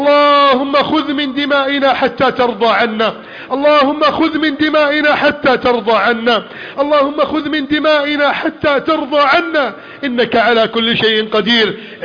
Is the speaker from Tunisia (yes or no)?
no; Egypt